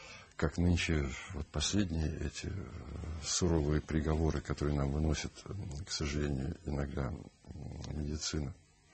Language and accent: Russian; Saint Petersburg, Russia; Вот я помню в детстве, еще в Ленинграде, два фильма запали в душу.